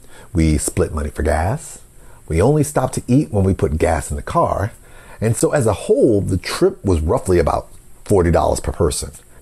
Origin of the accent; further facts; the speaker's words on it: Pine Bluff, Arkansas, United States; I am from Pine Bluff, Arkansas, which is a small rural town in the southeast part of Arkansas.